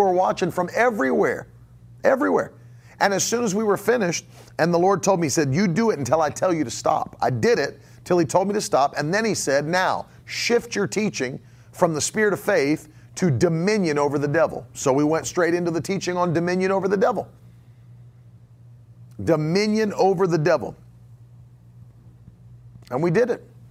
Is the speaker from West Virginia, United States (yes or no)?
yes; West Virginia, United States; There was a lady back at my hometown in West Virginia that hung herself in her garage